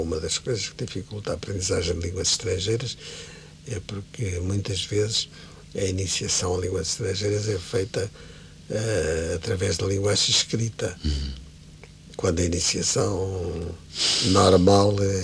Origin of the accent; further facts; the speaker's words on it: Lisbon, Portugal; also born or lived in Paris, France; criei muito mais interesse pelas coisas lisboetas, de Lisboa, que é a minha terra, depois de passar uns anos em Paris